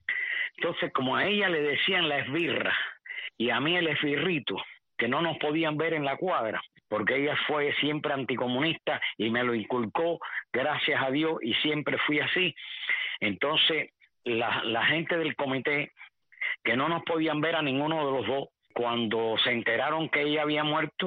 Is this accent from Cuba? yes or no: yes; Cuba; born there; Mira, nací en Cuba.